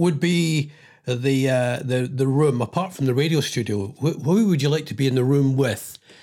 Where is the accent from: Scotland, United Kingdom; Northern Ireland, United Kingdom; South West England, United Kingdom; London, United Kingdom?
Scotland, United Kingdom; Mauchline; just to let you know, I'm from Mauchline in Ayrshire